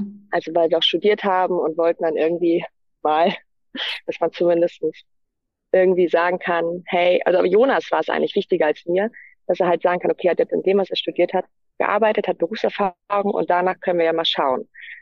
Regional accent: Germany; Wir sind ja Deutsche, wir haben unseren Reisepass.

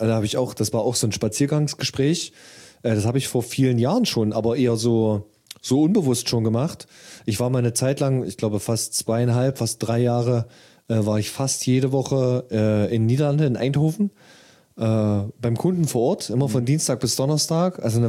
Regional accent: Saxony-Anhalt, Germany; also ich komme ja aus der Nähe von Halle

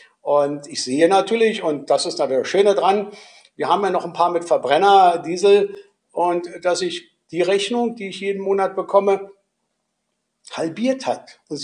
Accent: Berlin, Germany; als Berliner

